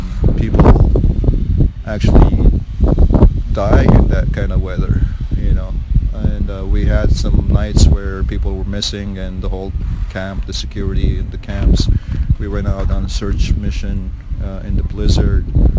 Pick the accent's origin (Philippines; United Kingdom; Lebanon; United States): Lebanon; I come from Lebanon. I was raised in Lebanon